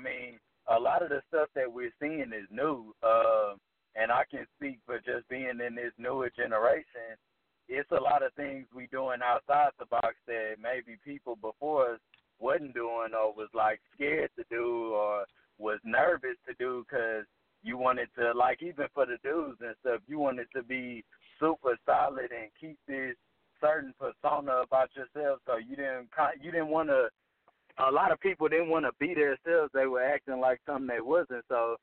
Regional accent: Houston, Texas, United States; moved away as an adult; now in California, United States; I'm from Houston, but I just moved to California maybe about 3.5 months ago.

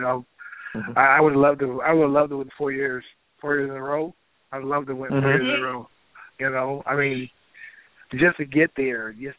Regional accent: San Bernardino, California, United States; I grew up in San Bernardino. I grew up in San Bernardino

